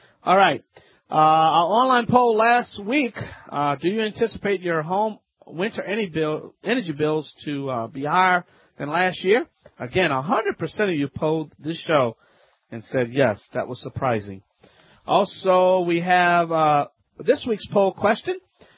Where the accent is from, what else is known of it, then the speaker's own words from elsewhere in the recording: Louisiana, United States; That's right, I'm … America's favorite home improvement self-help expert.